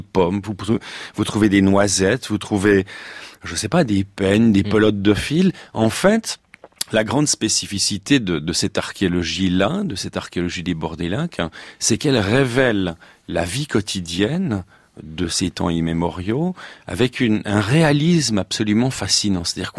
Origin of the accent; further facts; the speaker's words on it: Switzerland; Et chez nous, en Suisse, évidemment, ça fait penser à la retraite de Marignan.